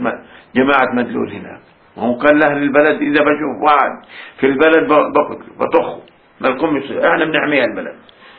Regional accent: Jaffa, Palestine; moved away; also born or lived in Kafr Qasim; لما طلعت من يافا قعدت في كفر قاسم

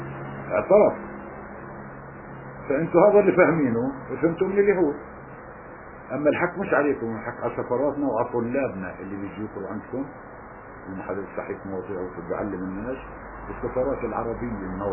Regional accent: Palestine; قلت له احنا كفلسطينيين لازم احنا في كل بلد اوروبا

